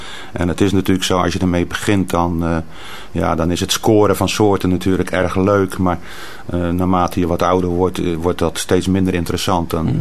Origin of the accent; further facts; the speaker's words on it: Dordrecht, South Holland, Netherlands; born there; Ik ben geboren in Dordrecht.